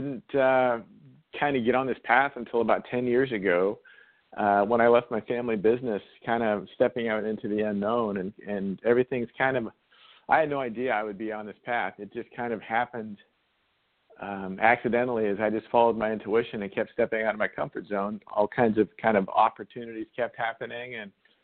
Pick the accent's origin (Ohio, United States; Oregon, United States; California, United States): Oregon, United States; Salem; Yeah, I'm from Salem, Oregon, and we had – don't laugh. We had a golf center.